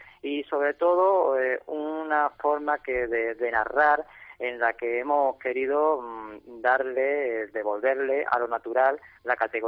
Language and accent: Spanish; Málaga, Andalusia, Spain; Me he centrado en estas tres provincias porque yo soy de Málaga y por cercanía son por las que más me muevo.